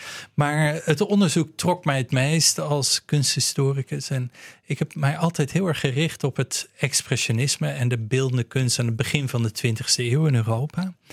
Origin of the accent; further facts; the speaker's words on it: Utrecht, Netherlands; Ja, ik ben opgegroeid in Utrecht. En altijd in het midden van het land eigenlijk gewoond. Maar ik heb in Groningen gestudeerd, kunstgeschiedenis.